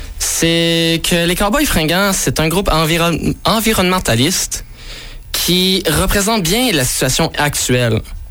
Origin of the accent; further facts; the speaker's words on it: Saint-Zéphyrin-de-Courval, Quebec, Canada; Moi, je viens de Saint-Zéphyrin, coin perdu.